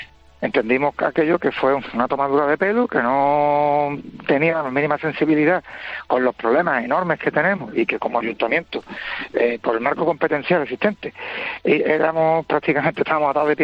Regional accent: Cádiz, Andalusia, Spain; nos sentimos todos, tanto andaluces como gaditanos, y lo que estamos planteando es simplemente que se nos dé pues las herramientas para que nuestra ciudad se pueda desarrollar

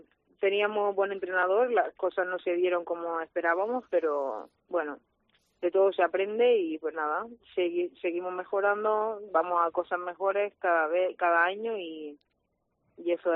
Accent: Almería, Andalusia, Spain; poder viajar a Almería, a mi tierra, para jugar allí, ¿sabes?

